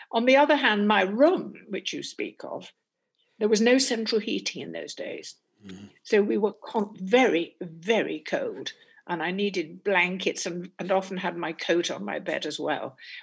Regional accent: Stockport, North West England, United Kingdom; I come from Stockport, which was then still part of the industrial north. This is the 50s. And it was still smoky and rather drab, very Ellis Lowry, you know, and very limited. It had one bookshop, I seem to remember, which I haunted near Mersey Square.

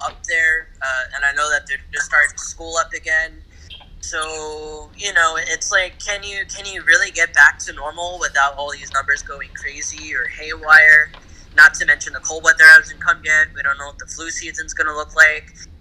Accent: Brooklyn, New York, United States; because where I'm located and Rich too, I think we're all from Southern Brooklyn.

